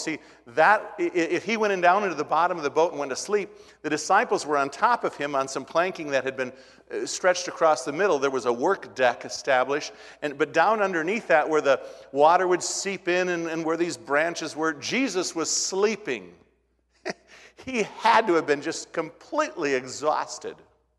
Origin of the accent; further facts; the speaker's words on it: Minnesota, United States; Being a flatlander growing up in Minnesota, I remember the first time as a small boy we went west and we saw the mountains.